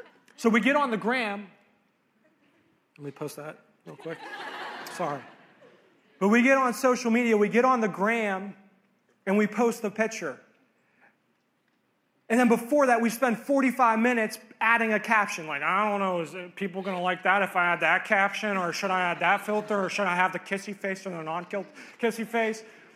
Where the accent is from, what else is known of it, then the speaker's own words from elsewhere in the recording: Monaca, Pennsylvania, United States; grew up in a very, very small town called Monaca, Beaver County. I grew up in the county. Come on. I grew up in the Beaver County. That's how we talk down there in Beaver County.